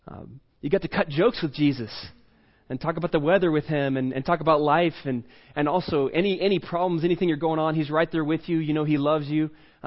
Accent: Dallas, Texas, United States; I have to admit, I was raised in Dallas in Texas. I'm a city boy.

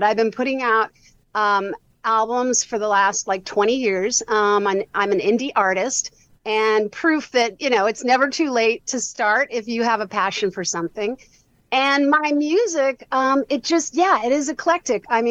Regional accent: New York City, New York, United States; My mom was a successful Broadway composer lyricist, and I grew up in New York City.

